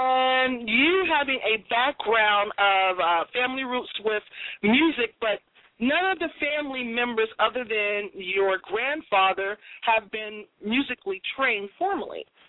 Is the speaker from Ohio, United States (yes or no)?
no; Boston, Massachusetts, United States; Now listen, I'm from Boston, Massachusetts, and people often say, are there Black people in Boston?